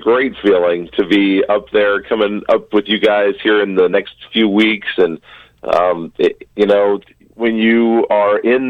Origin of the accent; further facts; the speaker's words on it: Topeka, Kansas, United States; Yeah, I grew up in Topeka. You know, I've been very, very fortunate to have, you know, probably the best parents that I could ask for.